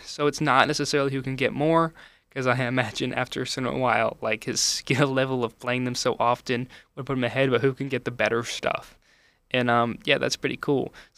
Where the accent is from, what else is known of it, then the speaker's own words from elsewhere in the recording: United States; as an American, as a basic-ass American, I have, like, no really knowledge of kind of Japanese culture that much